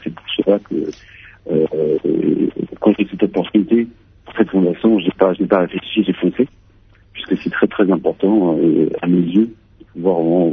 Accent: France; accent: French; né en France, dans les Congolais, j'ai grandi avec les deux cultures. Donc, je parle le lingala, même si j'ai un accent français, je parle le lingala, je comprends très bien.

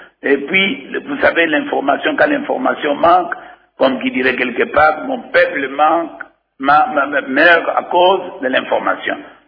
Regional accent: Kasaï-Occidental, DR Congo; Donc, moi, par exemple, je suis du Kassai occidental.

